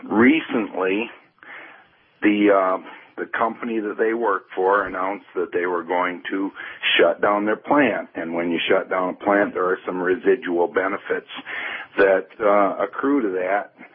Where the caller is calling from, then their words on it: Southfield, Michigan, United States; I'm calling from Southfield.